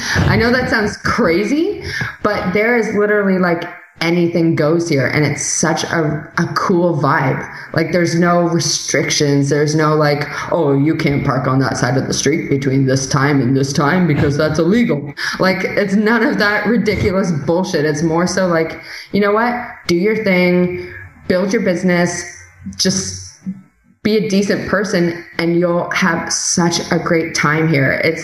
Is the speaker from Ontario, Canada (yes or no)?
yes; Toronto, Ontario, Canada; I'm from Toronto, and Toronto, it's just when we were living there, we had, okay, so I was living in Australia and then we went to New Zealand and then we went back to Toronto for about just under a year.